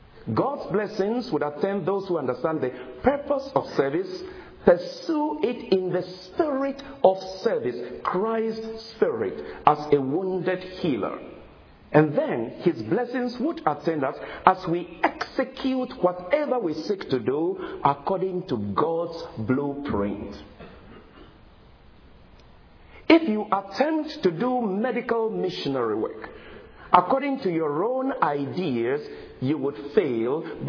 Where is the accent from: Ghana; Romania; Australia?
Ghana; moved away as an adult; now in United States; I did it in my home country, Ghana, came to United States to study a little theology